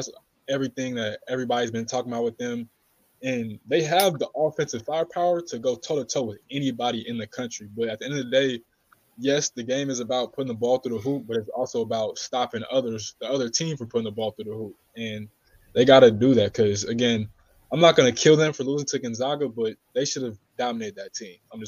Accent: Inglewood, California, United States; I'm from Inglewood.

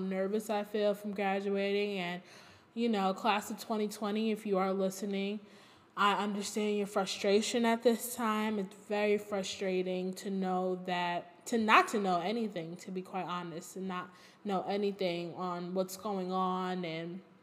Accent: Brooklyn, New York, United States; I am 21 years old. I'm from Brooklyn, New York. And I attend Hampton University.

